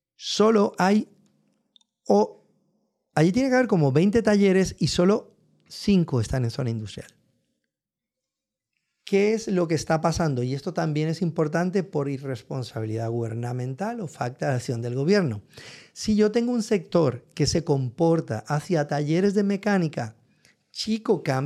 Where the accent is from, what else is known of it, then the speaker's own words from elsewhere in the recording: Valencia, Valencian Community, Spain; Como yo me crié en Valencia